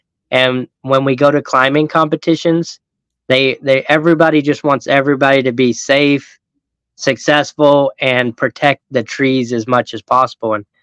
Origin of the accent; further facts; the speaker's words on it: Niceville, Florida, United States; now in Freeport, United States; I am. I was born and raised in Florida Panhandle, but I call Niceville my home.